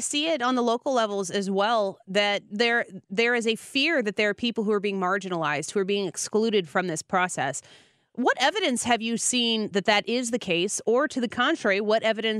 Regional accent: Illinois, United States; I will reiterate, I'm from Illinois.

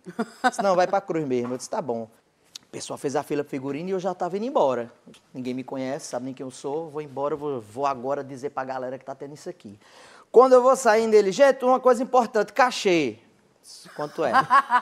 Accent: Cajazeiras, Paraíba, Brazil; eu sou de Cajazeiras, que é interior da Paraíba

